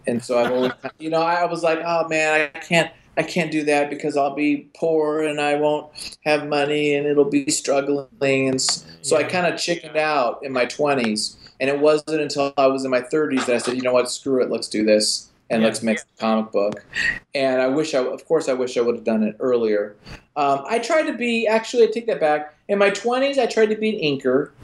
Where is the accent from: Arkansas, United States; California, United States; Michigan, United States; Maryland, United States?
Arkansas, United States; Little Rock; Yeah, I mean, I grew up in Little Rock, Arkansas, and so I read comics as a kid.